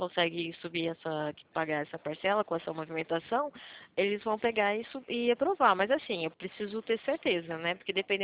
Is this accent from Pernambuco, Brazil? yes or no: no; São Paulo, Brazil; Não, eu sou de São Paulo.